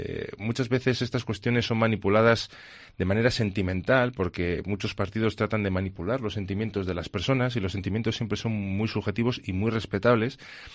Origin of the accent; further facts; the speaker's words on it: León, Castile and León, Spain; Yo también la llevaba puesta la bandera de León, porque es que yo soy de León.